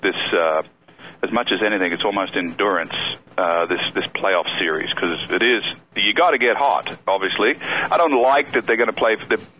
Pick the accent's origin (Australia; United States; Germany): Australia; I grew up in Australia. My parents moved around a lot. My father was in the bank